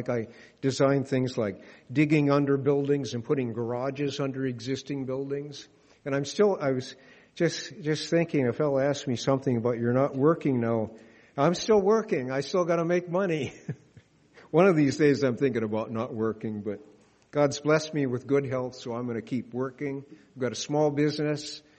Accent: Illinois, United States; Let's see, I grew up in Illinois, and I worked for a short time after I got out of school as an engineer.

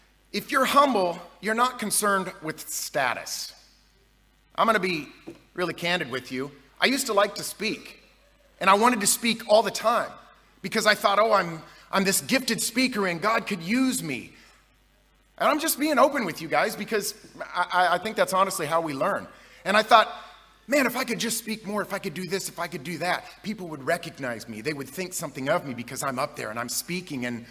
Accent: Kansas, United States; now in Dallas, United States; We're from Dallas. I believe there's, 500 people here? 600 are from Texas? So we originally hail from Kansas. That's really, we really feel like we're more from Kansas, but we've lived in Dallas now for about 6 years, I guess.

